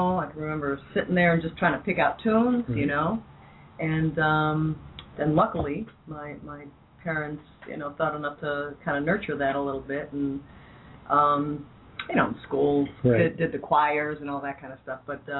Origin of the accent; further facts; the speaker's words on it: Cleveland, Ohio, United States; now in Long Beach, United States; Well, it was 11 years ago last year that I moved out here from Cleveland, Ohio, for my music, you know, for pursue music further. You know, Cleveland can only, you know, you can do so much in Cleveland